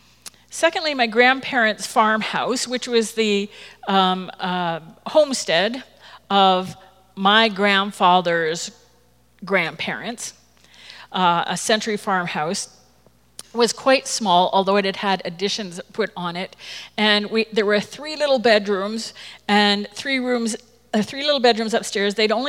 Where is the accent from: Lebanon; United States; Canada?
Canada; Toronto, Ontario; born there; I was born in Toronto and baptized into the United Church.